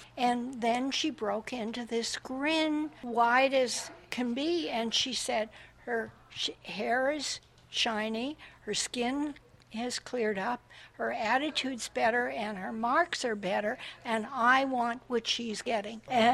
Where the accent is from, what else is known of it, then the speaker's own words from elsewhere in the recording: Canada; born there; I started my first company in Ottawa, Canada. I'm a Canadian by birth.